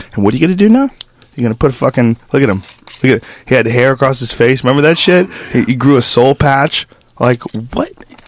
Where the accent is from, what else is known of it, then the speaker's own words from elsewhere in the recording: Newton, Massachusetts, United States; also born or lived in New Jersey / San Francisco / Florida / New York; Newton. Well, that's where I went to high school. Right. I was born in New Jersey. I grew up kind of all over the country. Lived in San Francisco from age 7 to 11. Lived in Florida from 11 to 13. Boston from 13 to probably 23, 24